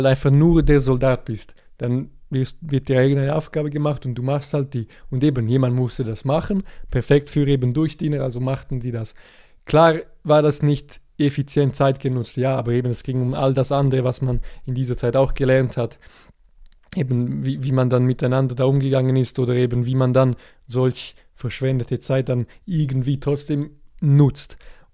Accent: Switzerland; ich wohne in der Schweiz, ich bin Schweizer

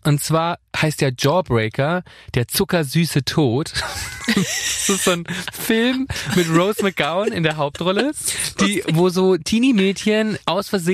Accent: Bavaria, Germany; ich komme ja auch aus Bayern. Das heißt, Weihnachten bin ich immer in Bayern

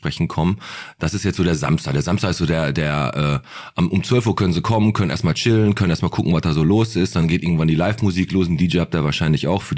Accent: Bottrop, North Rhine-Westphalia, Germany; ich komme aus dem Fuhlenbrock

